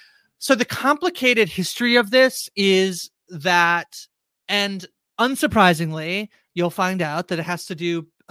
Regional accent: Canada; I'm Canadian

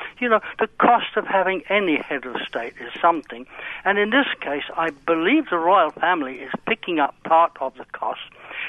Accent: United Kingdom; now in Canada; I'm a Brit that's living in Canada

